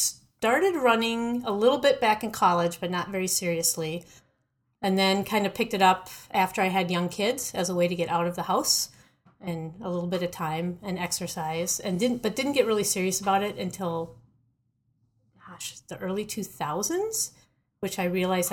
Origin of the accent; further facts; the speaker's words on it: Bloomington, Minnesota, United States; Yeah, I grew up in Bloomington playing out in the woods. Back then it was much more rural. Like I used to walk past a farm to go to my elementary school.